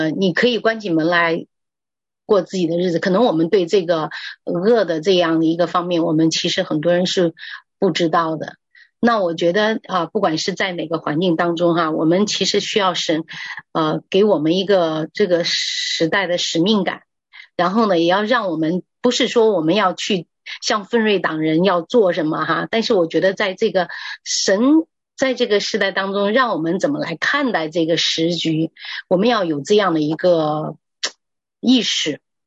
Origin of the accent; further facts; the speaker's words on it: China; 其实我有时候有一年我回到中国去的时候哈